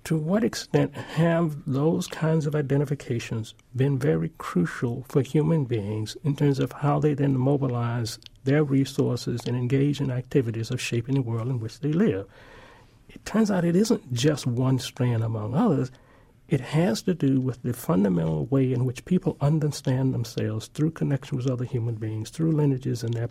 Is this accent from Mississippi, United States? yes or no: yes; Starkville, Mississippi, United States; My hometown in Starkville, Mississippi, is not constructed in the same way as it was when I was a kid growing up.